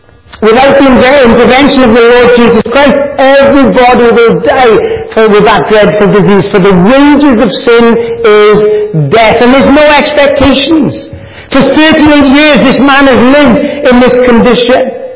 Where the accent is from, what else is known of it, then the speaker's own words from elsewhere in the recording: United Kingdom; I don't know, but I'm British, that's what we do, we queue.